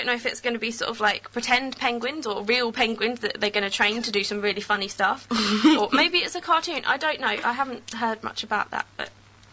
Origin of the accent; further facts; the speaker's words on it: Wales, United Kingdom; And I love the Welsh, because I am Welsh, so I support Wales.